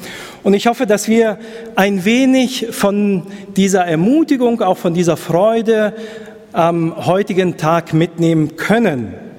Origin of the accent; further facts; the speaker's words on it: Lower Saxony, Germany; Moin, Moin ist Gesabbel, so wie man das bei uns in Norddeutschland sagt.